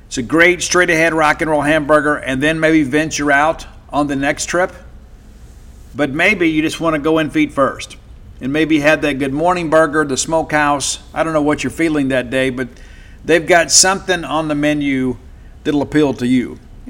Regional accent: Mississippi, United States; I'm from South Mississippi. You don't put your hands on the people in South Mississippi.

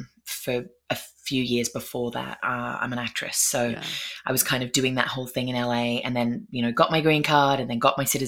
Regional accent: Australia; also born or lived in Malaysia; now in United States; I am from Australia. I was actually born in Malaysia. My mom's Malaysian Chinese. And grew up in Australia. My dad was in the Air Force, so kind of all over, up and down the East Coast, moved around, military rat.

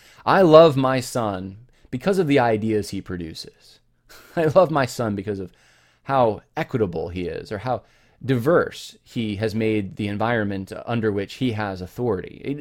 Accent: California, United States; born there; So I was born actually in California.

